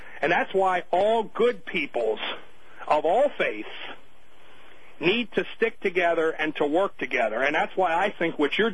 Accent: United States; That I find very tragic from my perspective as an American

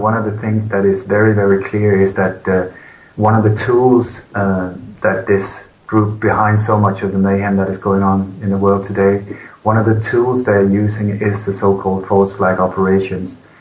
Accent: Sweden; also born or lived in Denmark; now in Spain; I was actually born in Denmark, but I grew up in Sweden. And since the year 2000, I live in Spain

